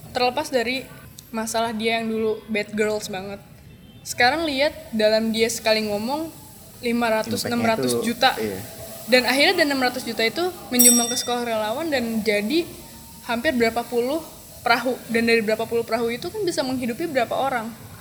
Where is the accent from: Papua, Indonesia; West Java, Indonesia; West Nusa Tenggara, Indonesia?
West Nusa Tenggara, Indonesia; Sekarang kampung saya lagi rusak, lagi jelek. Cuman kami insya Allah siap buat bangkit lagi.